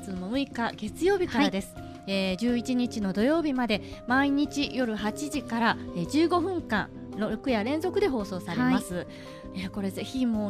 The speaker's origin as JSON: {"language": "Japanese", "town": "Midorogaike", "region": "Kyoto", "country": "Japan", "tie": "born or raised there", "said": "ミドロガイケといえば私がほぼほぼ生まれ育った地域の"}